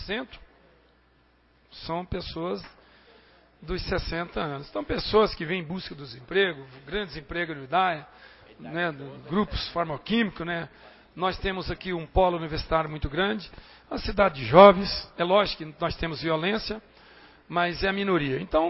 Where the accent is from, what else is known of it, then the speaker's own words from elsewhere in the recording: Anápolis, Goiás, Brazil; porque eu sou goiano de Anápolis, estou estudando aqui, moro.